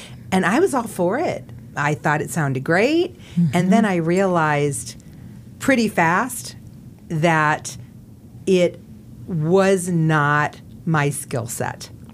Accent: Chicago, Illinois, United States; moved away as an adult; now in Las Vegas, United States; No, Vegas is not my hometown. I am a transplant from somewhere else. Okay. I moved here from the Midwest.

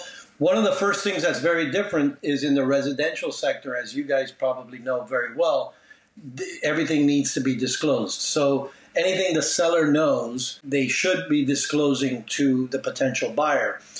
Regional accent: Miami, Florida, United States; Born and raised in Miami. Of course, immigrant parents. Mom and dad came from Cuba.

